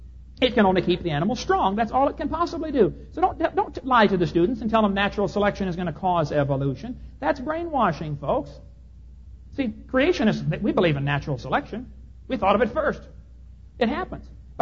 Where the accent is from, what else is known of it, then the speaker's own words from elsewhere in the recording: Illinois, United States; I come from Illinois, corn country.